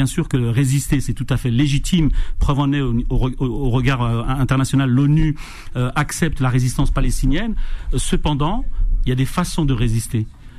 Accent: Algeria; en tant qu'Algérien

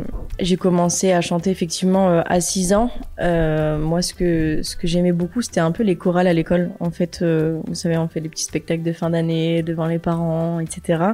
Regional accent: Hauts-de-France, France; Je viens d'une petite commune à 15 minutes de Lille. Mais j'ai toujours habité depuis mon enfance dans le coin. J'ai souvent emménagé à droite, à gauche, mais toujours dans mon nord.

